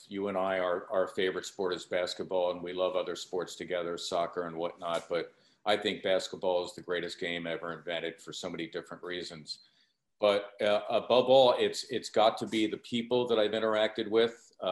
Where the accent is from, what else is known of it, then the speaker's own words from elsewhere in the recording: Philadelphia, Pennsylvania, United States; because I always kept the identity of a kid growing up in Northeast Philly and always held that identity